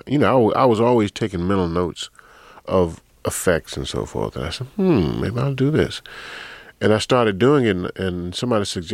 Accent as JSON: {"language": "English", "region": "the South", "country": "United States", "tie": "born or raised there", "said": "No, growing up in the South, man, you know, you don't sound like this."}